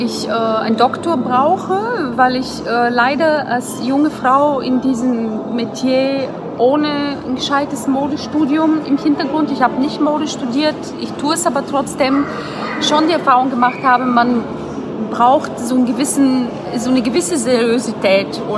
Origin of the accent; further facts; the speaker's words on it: Bulgaria; now in Germany; Bin 36, bin Bulgarin, bin 22 Mal umgezogen in dem 3. Bundesland.